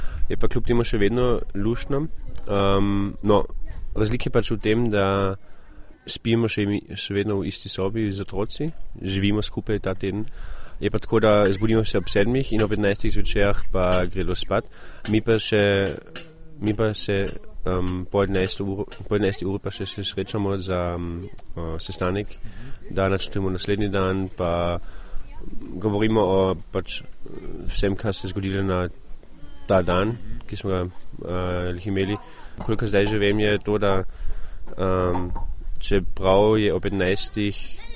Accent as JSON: {"language": "Slovenian", "region": "Carinthia", "country": "Austria", "said": "avstrijske Koroške, tudi govorim nemško"}